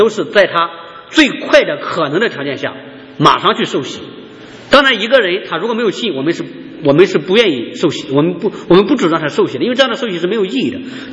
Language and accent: Chinese; Shandong, China; now in United States; 像我们那边山东那边还是有的很多人都想要儿子，但是不能要，非常的痛苦